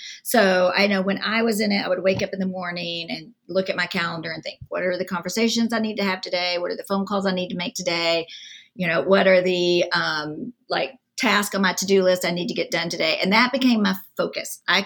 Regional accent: the South, United States; accent: Southern; So you don't get my Southern accent.

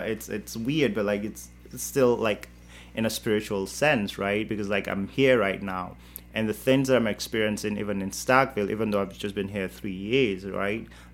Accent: Nigeria; So and right now as a Nigerian, I, you know, like some of my writing also like incorporate some of those local words, right?

